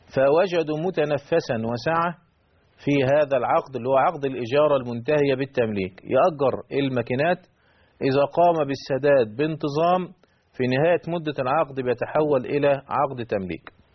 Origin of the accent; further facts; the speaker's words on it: Egypt; شركة أمريكية بدأت تنشر هذه المعاملات عندنا في مصر